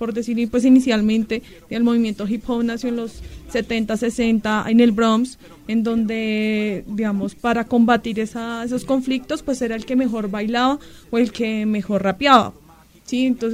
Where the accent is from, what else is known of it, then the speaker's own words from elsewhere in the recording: Colombia; Es lo que nos identifica a nosotros como colombianos, digamos.